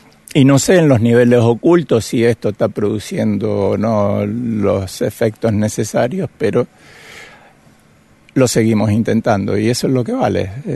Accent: Argentina; now in India; soy de Argentina y vine a Oroville

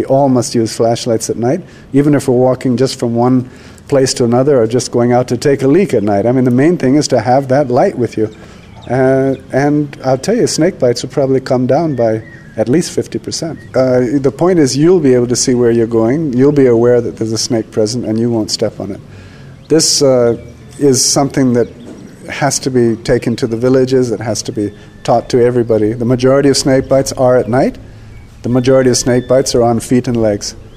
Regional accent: India; growing up in India, you quickly learn that it's easy for us to say, yeah, you should like snakes

